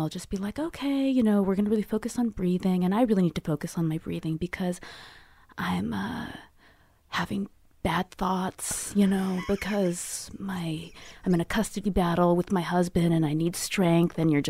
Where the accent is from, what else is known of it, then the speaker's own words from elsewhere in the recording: San Francisco, California, United States; I grew up in San Francisco proper.